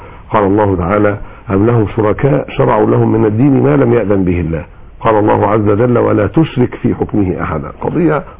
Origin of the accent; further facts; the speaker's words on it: Egypt; الأزمة اللي كانت عندنا في مصر